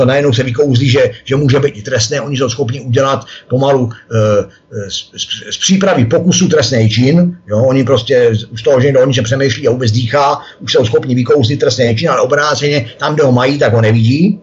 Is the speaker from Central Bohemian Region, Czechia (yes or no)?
yes; Mělník, Central Bohemian Region, Czechia; protože jsem mraveneček z Mělníka